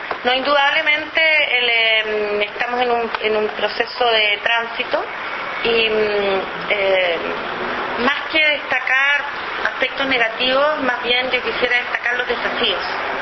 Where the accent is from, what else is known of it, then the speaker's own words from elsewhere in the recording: Chile; a nosotros como chilenos y chilenas nos interesa